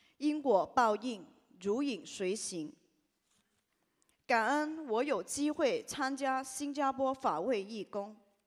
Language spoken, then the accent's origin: Chinese; Hong Kong; 我来自香港，